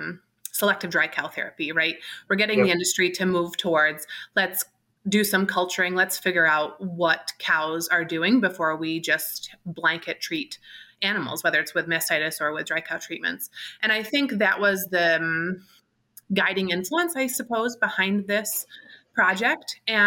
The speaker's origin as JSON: {"language": "English", "region": "New York", "country": "United States", "tie": "born or raised there", "said": "So I am from New York. I grew up in Western New York. My parents have a beef farm, and I started raising replacement heifers when I was in high school back in the 90s."}